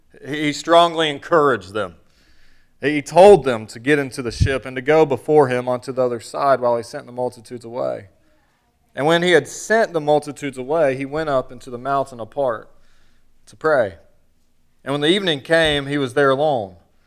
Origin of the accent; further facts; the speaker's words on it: Raleigh, North Carolina, United States; I'm from Raleigh. We grew up in North Carolina, so I still say y'all. I pastored in Ohio for almost 4 years, and Lord blessed, and then it followed us here when we moved back.